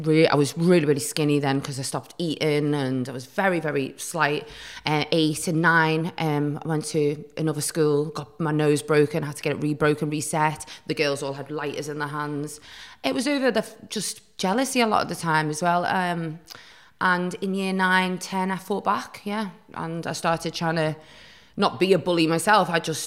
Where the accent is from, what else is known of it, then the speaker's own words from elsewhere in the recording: Newcastle, North East England, United Kingdom; also born or lived in Chester; Well, I was born in Chester, and my mum and dad were married, and then they were in quite a volatile relationship. My mum just decided to get up and leave him, so we moved to Newcastle, where my grandma and grandpa were.